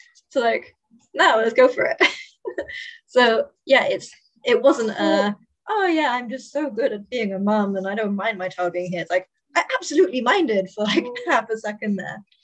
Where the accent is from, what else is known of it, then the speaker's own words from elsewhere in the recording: United Kingdom; I am British, and I know for my Canadian friends, this is a very thing too.